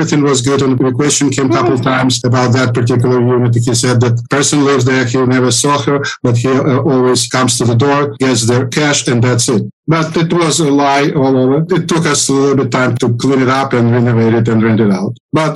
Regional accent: Ukraine; born or raised there

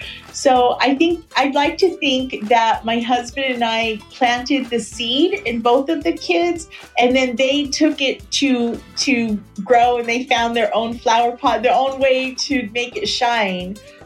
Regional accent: United States; my husband is Mexican American, I'm Mexican American.

